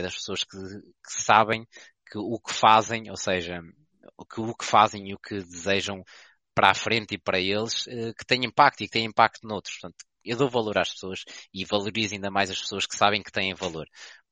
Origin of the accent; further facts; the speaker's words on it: Marco de Canaveses, Norte, Portugal; now in Aveiro, Portugal; Eu não sou de Aveiro, mas Aveiro comprou-me facilmente. Eu sou de Mar Canaveses. Sou da Zona Norte. Eu acho que não se nota pelo sotaque. Eu sou de Mar Canaveses. Eu vim trabalhar e estudar.